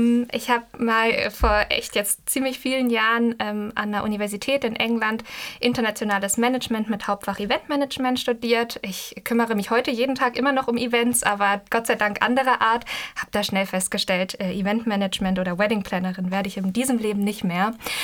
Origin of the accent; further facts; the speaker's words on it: Freiburg, Baden-Württemberg, Germany; born there; Und ich bin gebürtige Freiburgerin.